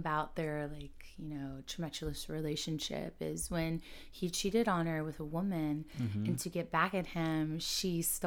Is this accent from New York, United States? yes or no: no; Houston, Texas, United States; It's very different from where I grew up as well in Houston.